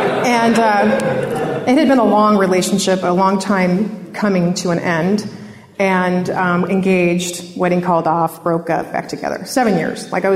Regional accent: Simi Valley, California, United States; I'm from Simi Valley. Well, I was born and raised. I'm a Valley girl, but this was in Simi Valley.

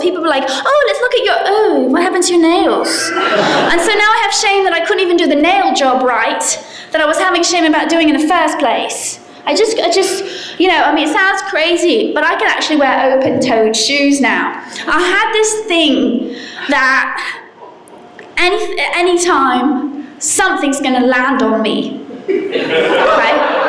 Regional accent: England, United Kingdom; moved away as an adult; now in United States; it's very cheap to live in America compared to England. So I moved to America.

